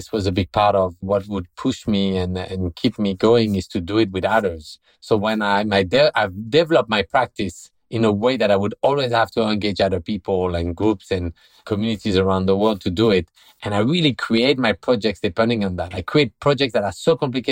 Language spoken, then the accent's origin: English; France; And I say, oh, I'm from France.